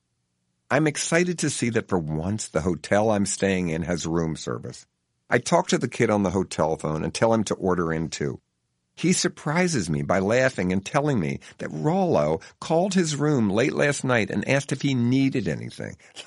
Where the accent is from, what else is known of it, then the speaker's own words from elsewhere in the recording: Baltimore, Maryland, United States; The streets don't feel exactly dangerous. I am from Baltimore, after all.